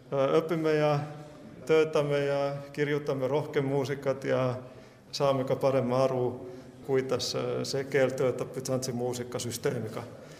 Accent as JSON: {"language": "Estonian", "country": "Finland", "second_language": "Estonian", "said": "Ma olen näiteks soomlane ja olen õppinud Bütsantsi muusikat."}